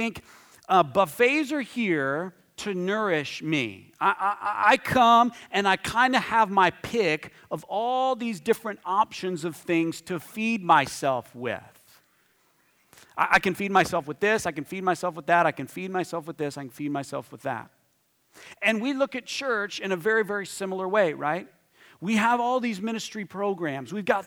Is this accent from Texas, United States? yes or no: yes; Texas, United States; Where I grew up in West Texas, there's a couple of really great buffets.